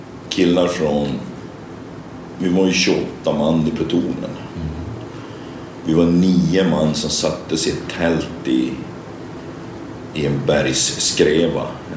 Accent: Övertorneå, Norrbotten County, Sweden; also born or lived in Kiruna; Uppvuxen till viss del där, men också mitt emellan i ungdomen så flyttade jag till Övertorneå. Mm. Farsan fick jobb där, morsan fick jobb där och gick skoltiden i Övertorneå.

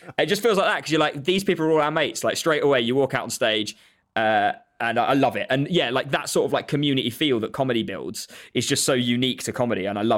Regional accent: Egypt; I grew up in Egypt for quite a bit of my childhood.

